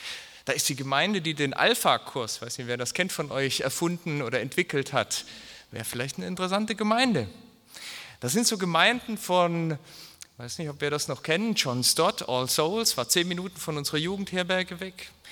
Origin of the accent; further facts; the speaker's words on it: Cologne, North Rhine-Westphalia, Germany; Köln, wo ich herkomme, ist 1 Million.